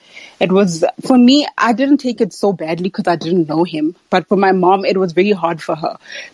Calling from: South Africa; I'm calling from South Africa.

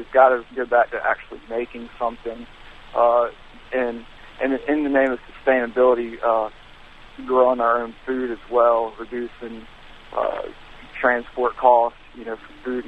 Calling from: Nashville, Tennessee, United States; Hey, I'm calling from South, obviously.

